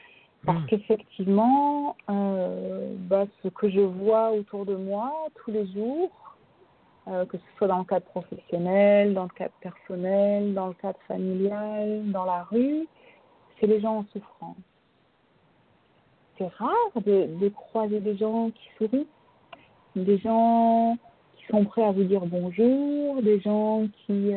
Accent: France; on a un historique en tant que Français

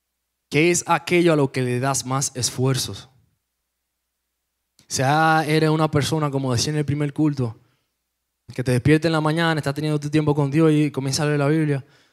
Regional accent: Dominican Republic; Como dominicanos, nuestra cultura, tomamos nuestro cafecito.

